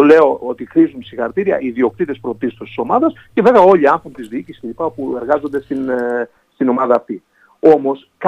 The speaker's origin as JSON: {"language": "Greek", "town": "Tripoli", "region": "Peloponnese", "country": "Greece", "said": "όταν μιλούσα και έλεγα ότι είμαι από την Τρίπολη"}